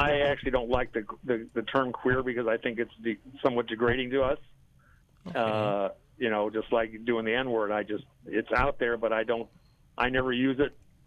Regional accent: West Hollywood, California, United States; I grew up in West Hollywood, but I didn't come out actually until I moved up to the Central Coast.

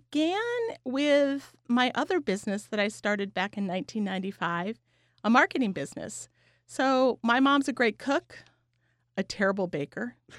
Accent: Saratoga, United States; Well, I grew up in Saratoga, and I'm like, I know a lot of people.

